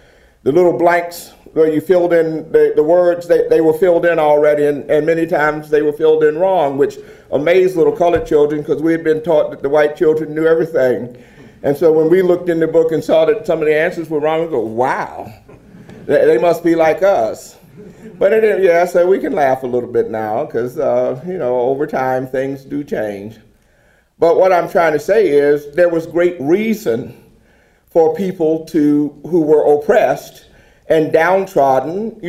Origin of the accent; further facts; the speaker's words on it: Norfolk, Virginia, United States; I was born at home in a black neighborhood, and we knew the boundaries of the black neighborhood. I'm from Norfolk, Virginia.